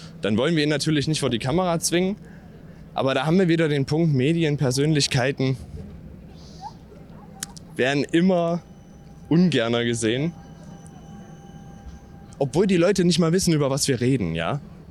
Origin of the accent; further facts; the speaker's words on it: Erfurt, Thuringia, Germany; ich habe es als Erfurter kennengelernt, aber ursprünglich aus Weimar.